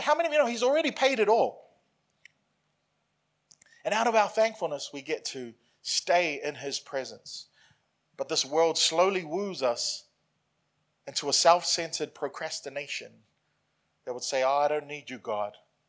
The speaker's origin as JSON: {"language": "English", "region": "Auckland", "country": "New Zealand", "tie": "born or raised there", "moved": "yes", "lives_now": "Brisbane, Australia", "said": "I grew up in Auckland. Auckland's a lot smaller in terms of geographically."}